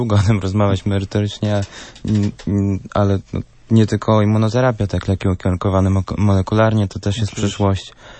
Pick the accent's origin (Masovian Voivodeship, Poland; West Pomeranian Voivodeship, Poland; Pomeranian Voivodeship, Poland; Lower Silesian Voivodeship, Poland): Masovian Voivodeship, Poland; Warsaw; born there; Ja jestem urodziłem się w Warszawie i studiowałem w Warszawie